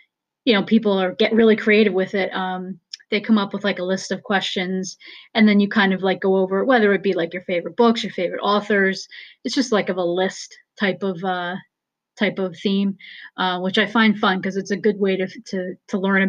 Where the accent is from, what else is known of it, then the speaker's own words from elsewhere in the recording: New Jersey, United States; I'm from New Jersey, and I just read somewhere.